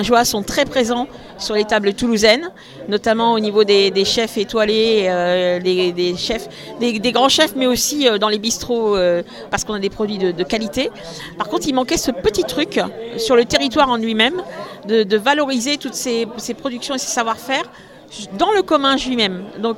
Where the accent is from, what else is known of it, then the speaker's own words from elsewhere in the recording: Tours, Centre-Val de Loire, France; born there; Moi, je suis née à Tours, je suis tourangelle. Et je suis arrivée, à l'époque, c'était Midi-Pyrénées, je suis arrivée dans le comminges en 2005.